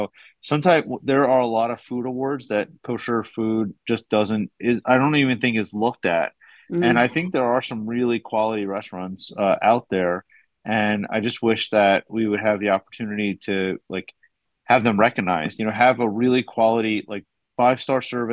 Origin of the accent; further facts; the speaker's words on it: New York City, New York, United States; I grew up in the Bronx, and I drove by this pizza place that my parents always took me to, and it's still there. Like, I'm 40 now.